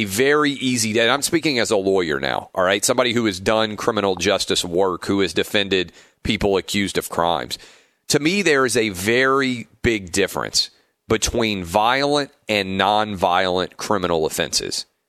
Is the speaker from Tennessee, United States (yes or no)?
yes; Nashville, Tennessee, United States; Awful story that came out of my hometown of Nashville over the weekend.